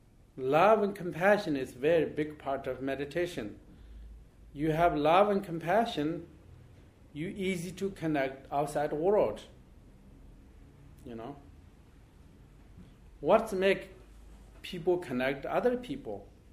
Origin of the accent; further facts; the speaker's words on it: Tibet, China; born there; English is a second language; I was born in Tibet.